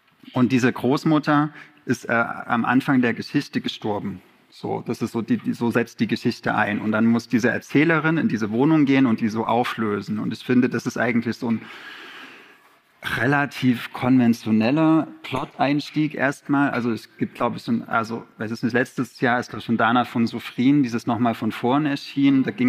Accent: eastern Germany, Germany; Ich bin ja aus dem Osten, deswegen ich hatte Russisch in der Schule.

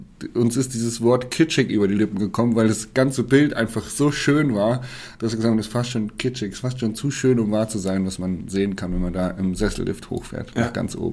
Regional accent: Hanover, Lower Saxony, Germany; Ich komme aus Hannover.

